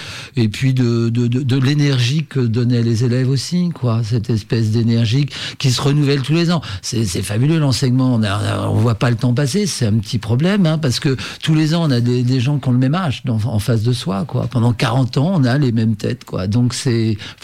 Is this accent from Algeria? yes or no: no; Rennes, Brittany, France; moved away as an adult; Non, alors je suis né en Bretagne, moi. J'ai vécu en Bretagne, à Rennes principalement.